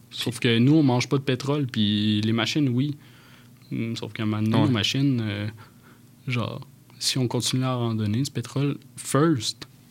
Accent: Canada; on est quand même bénéficiaire de ça, en tant que Canadien

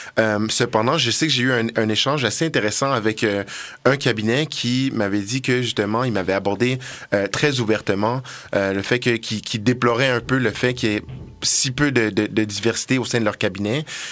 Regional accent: Montreal, Quebec, Canada; Donc moi, comme je l'ai expliqué, je viens de Montréal et puis j'ai l'intention de mm-hmm. retourner à Montréal

